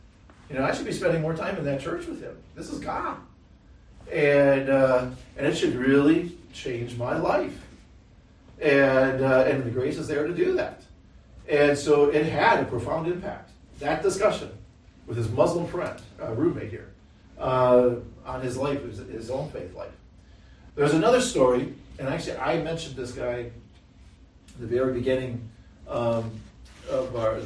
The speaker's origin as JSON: {"language": "English", "town": "Milwaukee", "region": "Wisconsin", "country": "United States", "said": "But if you remember, I'm from Wisconsin, I'm from Milwaukee."}